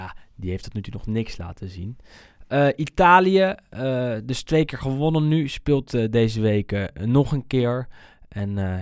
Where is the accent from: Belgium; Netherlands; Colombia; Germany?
Netherlands; Ik ben echt wel Nederlander.